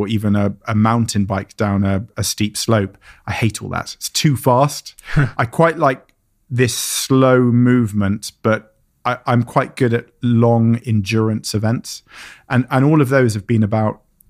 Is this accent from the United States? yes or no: no; England, United Kingdom; accent: posh; And for me, you can hear from my accent, you know, I'm posh.